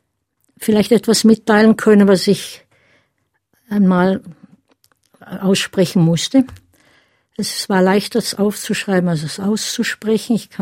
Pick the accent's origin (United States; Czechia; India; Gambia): Czechia; Deutsch ist meine Muttersprache, in einem Ort, wo es zwar Tschechen gab, man aber nur Deutsch gehört hat, die Schule war nur Deutsch, fast keinen Kontakt mit Tschechen hatte bis zum Kriegsende